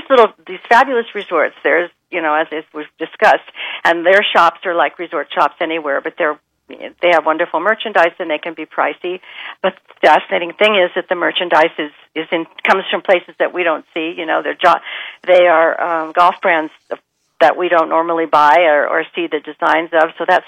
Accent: San Francisco, California, United States; now in Scottsdale, United States; I'm from San Francisco, now I live in Scottsdale

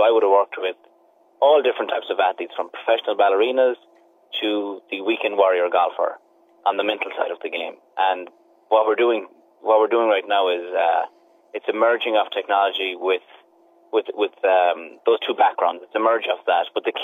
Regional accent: Corrofin, County Galway, Ireland; I come from a place called Corrifin. It's in Galway on the west coast of Ireland.

